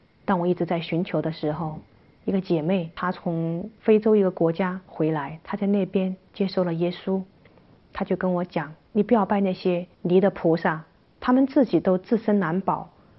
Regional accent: Sichuan, China; born there; 我出生在四川的一个很偏远的一个长江沿岸的一个小城。

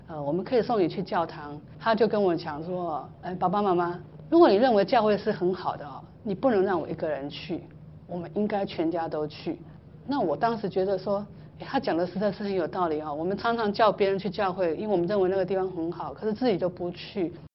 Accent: Taiwan; 那这是我们台湾人都是就是这样子被教导啊

